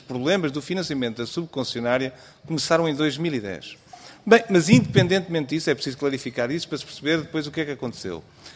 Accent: Alentejo, Portugal; Eu sou do Alentejo Central

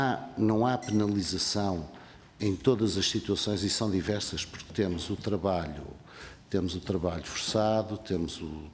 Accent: Algarve, Portugal; presenciei várias vezes na região de onde venho, no Algarve

